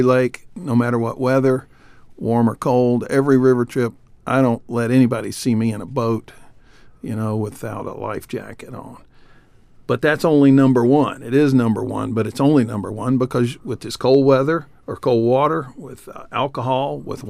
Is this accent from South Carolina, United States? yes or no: yes; South Carolina, United States; I grew up in South Carolina and our rivers were the Chattooga and some of the local, you know, mountain rivers down there.